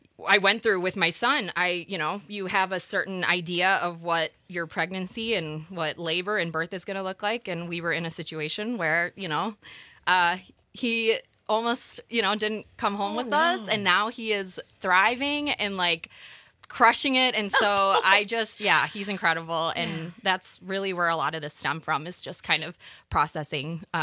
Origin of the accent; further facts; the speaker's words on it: Scotland, United Kingdom; born there; I was born in Scotland.